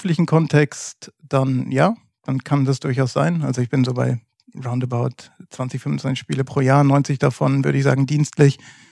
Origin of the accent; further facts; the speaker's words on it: Rhineland, Germany; Ich bin tatsächlich im Rheinland aufgewachsen